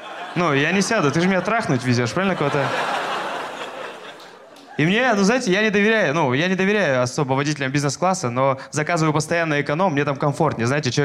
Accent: Sakha Republic, Russia; now in Moscow, Russia; я 2 года назад переехал в Москву из Якутии. И меня в аэропорту встречал коренной москвич.

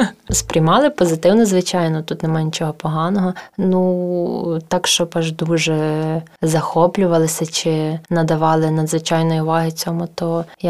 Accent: Velyka Kamianka, Ivano-Frankivsk Oblast, Ukraine; born there; Я народилася в селі Велика Кам'янка Коломийського району нашої області.

